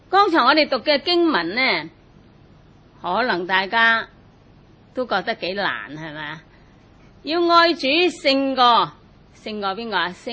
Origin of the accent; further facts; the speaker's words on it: China; 那我们中国人呢，父母呢是属于上一辈